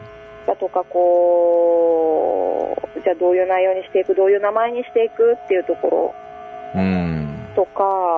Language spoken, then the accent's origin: Japanese; Shimane, Japan; 美味しいですよ。島根、ぜひ。